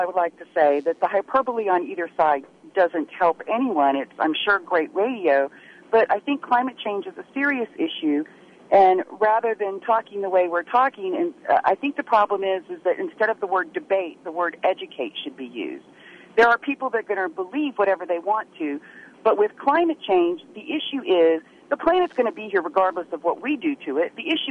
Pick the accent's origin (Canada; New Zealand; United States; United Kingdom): United States; the South; accent: southern; Maybe it was my southern accent that threw you off.